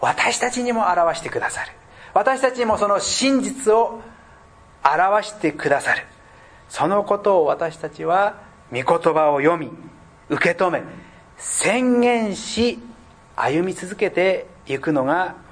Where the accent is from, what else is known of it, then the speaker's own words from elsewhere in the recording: Hanno, Saitama, Japan; まあ、飯能など私の実家の山の方に行きますと、時にこの木が伐採された、山肌があらわになった